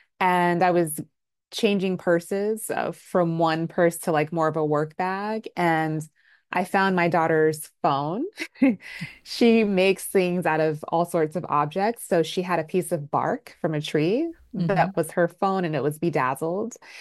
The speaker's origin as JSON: {"language": "English", "town": "Atlanta", "region": "Georgia", "country": "United States", "tie": "born or raised there", "said": "I grew up in the States, but in the South. So I'm from Atlanta, Georgia."}